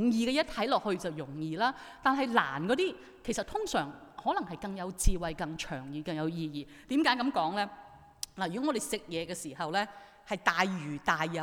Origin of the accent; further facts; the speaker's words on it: Guangdong, China; 是不是我們廣東人會說